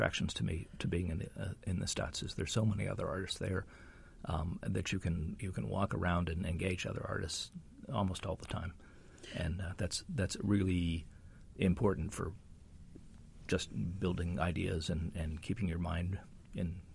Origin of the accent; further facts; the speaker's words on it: Pittsburgh, Pennsylvania, United States; And I grew up in Pittsburgh.